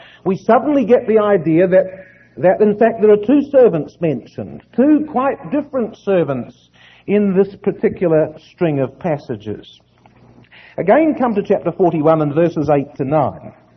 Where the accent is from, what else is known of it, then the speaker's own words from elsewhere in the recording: New Zealand; I come from the southern part of the world. Worse still, I come from New Zealand.